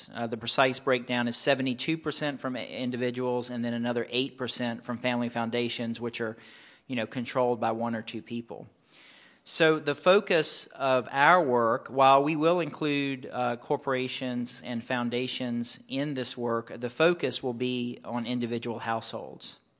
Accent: Virginia, United States; I grew up in Virginia. I have 3 degrees and served for 11 years as a Lutheran pastor in North Carolina, South Carolina, and Florida.

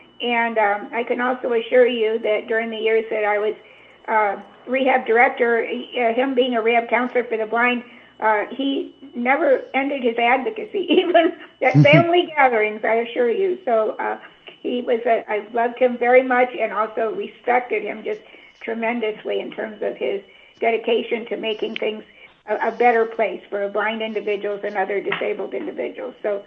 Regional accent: Midwest, United States; but Kathy and I became good friends, and we're both from the Midwest originally

